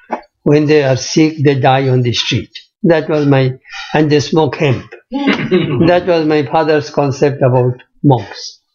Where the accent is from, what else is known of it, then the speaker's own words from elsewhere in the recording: Kolkata, West Bengal, India; English is a second language; also born or lived in Bangladesh; I am from Calcutta. I was brought up in Calcutta, but I was not born in Calcutta.